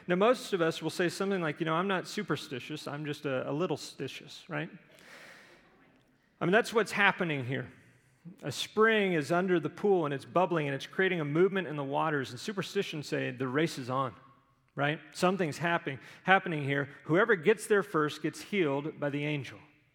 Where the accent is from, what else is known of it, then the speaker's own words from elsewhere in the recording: Houston, Texas, United States; I mean, I grew up in Houston, but I was an Oilers fan.